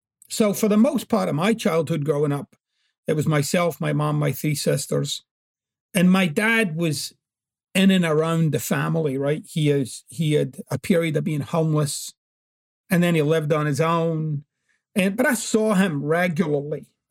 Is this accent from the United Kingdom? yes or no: yes; Glasgow, Scotland, United Kingdom; growing up in Glasgow was very, very challenging. There was a lot of violence, everyday violence. There was a lot of alcoholism